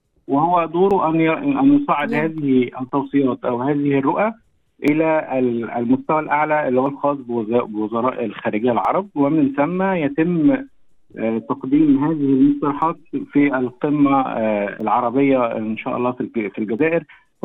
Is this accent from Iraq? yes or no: no; Egypt; وباعتباري أن أنا مصري